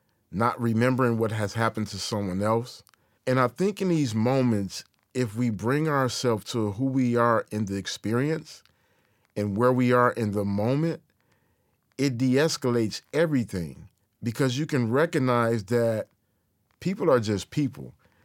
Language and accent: English; Detroit, Michigan, United States; native Detroit in my hometown.